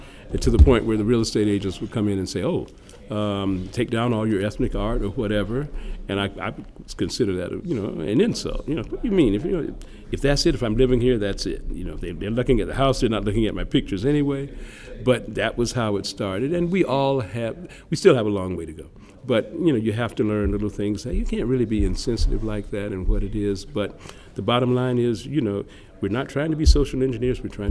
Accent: St. Petersburg, Florida, United States; I was born in St. Petersburg at Mercy Hospital. I was born in 56, went to elementary school here.

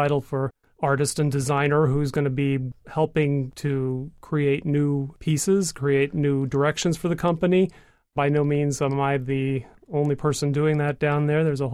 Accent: Indianapolis, Indiana, United States; now in Cincinnati, United States; I grew up in Indianapolis. I started my college education at the University of Cincinnati.

